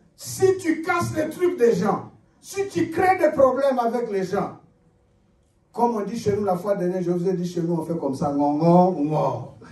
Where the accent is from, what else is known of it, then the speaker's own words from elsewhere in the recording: Kikwit, Kwilu, DR Congo; On utilise le Lingala ou surtout le Kikongo. Dans notre langue de chez nous à Kikuit, on utilise ça comme codé